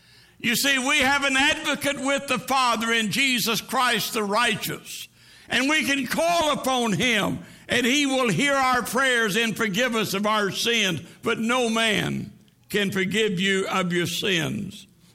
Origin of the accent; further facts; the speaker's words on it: Oklahoma City, Oklahoma, United States; I remember when I was growing up in Oklahoma City